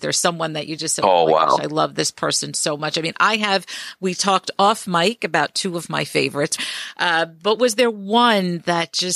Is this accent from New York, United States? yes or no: yes; New York, United States; For me as a New Yorker, I can armchair travel.